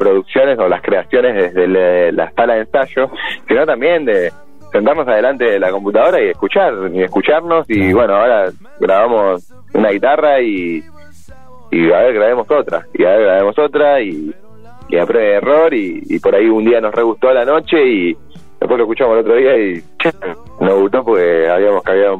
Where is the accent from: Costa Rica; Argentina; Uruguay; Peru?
Argentina; Quilmes, Buenos Aires Province; Bueno, nosotros somos de Quilmes en realidad.